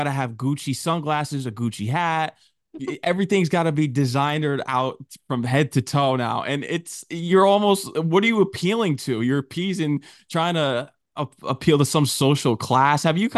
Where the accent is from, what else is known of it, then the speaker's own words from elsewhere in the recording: Connecticut, United States; No, I'm from Connecticut originally.